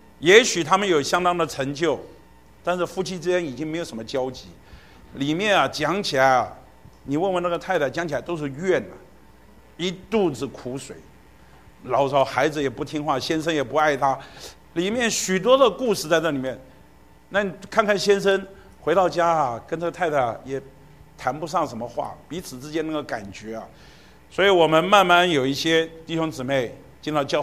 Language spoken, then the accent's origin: Chinese; China; 尤其我们中国人啊，为了栽培儿女啊，不惜血本啊